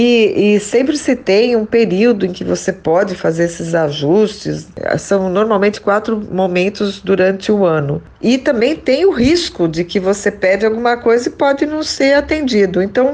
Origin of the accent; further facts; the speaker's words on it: São Paulo, Brazil; moved away; Eu sou paulista, paulistana, e cheguei aqui em 94, 30 anos que eu já estou aqui.